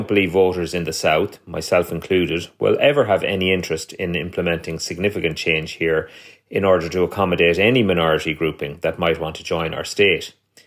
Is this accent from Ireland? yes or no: yes; Ireland; Despite ongoing failures in areas like health and housing, consistent surveys have shown Irish people to be happy with the state we live in.